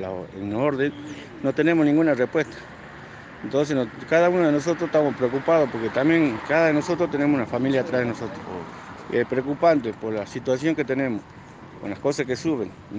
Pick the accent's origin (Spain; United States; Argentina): Argentina; Perico, Jujuy; Y acá todos somos de acá de Perico.